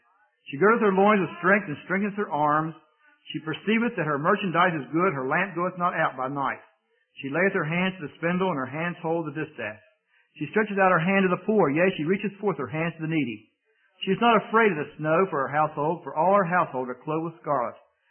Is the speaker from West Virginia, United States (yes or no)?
yes; West Virginia, United States; We were last weekend in my hometown in West Virginia